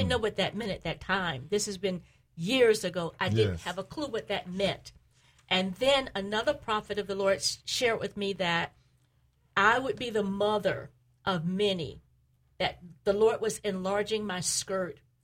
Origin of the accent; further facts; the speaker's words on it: Fort Pierce, Florida, United States; growing up in Fort Pierce and my father being a farming contractor, taking us up to Maryland and Virginia to work in the fields.